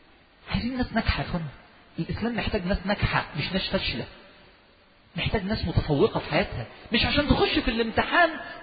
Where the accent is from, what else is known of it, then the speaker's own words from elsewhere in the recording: Egypt; إحنا عندنا في مصر الوقت المشروع الوحيد اللي ما بيخسرش أي مشروع